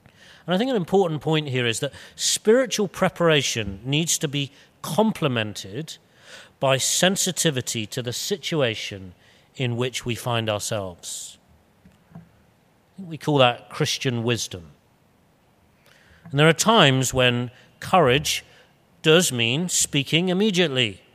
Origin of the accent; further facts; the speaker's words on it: United Kingdom; now in Hong Kong; Many of you know that I am British, I've been here a number of years, but I've had to learn how to be wise and culturally appropriate in Hong Kong.